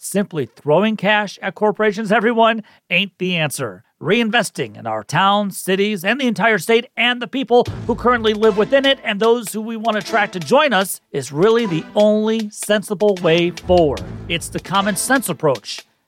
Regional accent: Michigan, United States; Hey, I'm Gen X. Growing up in Michigan back then, you were kind of taught that's what you do.

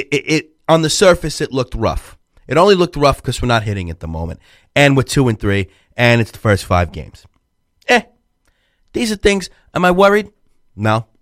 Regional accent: Florida, United States; I come from Florida. I'm happy to be back.

